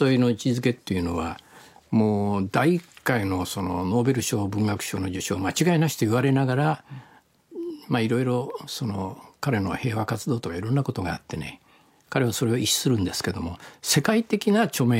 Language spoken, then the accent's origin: Japanese; Kyushu, Japan; 僕はちょっとねいい加減な九州人ですから、ちょっと堅苦しい感じを受けることもあるんです。